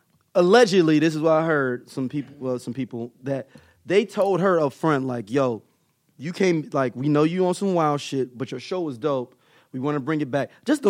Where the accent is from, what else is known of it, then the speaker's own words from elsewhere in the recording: Paterson, New Jersey, United States; School, I'm from Paterson, New Jersey.